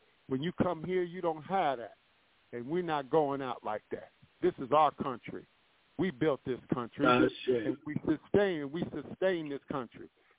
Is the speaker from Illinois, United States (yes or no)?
no; Englewood, New Jersey, United States; now in Inglewood, United States; I'm from New Jersey. I was born in North New Jersey, raised in Inglewood, New Jersey, but I'm in Inglewood, California. I'm an L.A. brother now, but, you know, I've been out here over 50-some years now, so I'm all L.A. now.